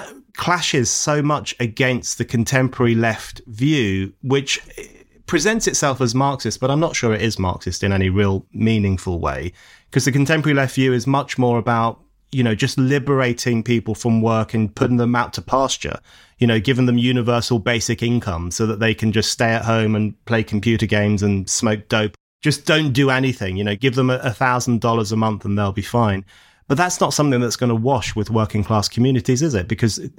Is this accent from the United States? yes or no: no; London, United Kingdom; And I thought that was so well put, because that's something that I've seen in the communities that I grew up in London